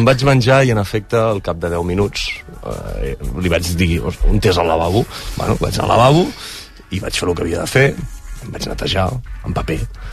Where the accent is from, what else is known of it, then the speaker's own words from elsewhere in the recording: Catalonia, Spain; crec que em va fer més mal que no em reconegués com a català